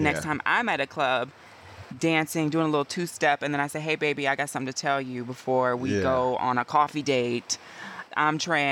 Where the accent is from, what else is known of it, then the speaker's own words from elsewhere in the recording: Yellow Springs, Ohio, United States; But I'm from Yellow Springs.